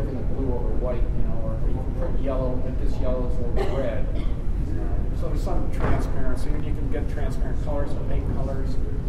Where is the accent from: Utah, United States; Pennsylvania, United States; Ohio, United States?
Ohio, United States; We're both from Ohio, and we both race motorcycles.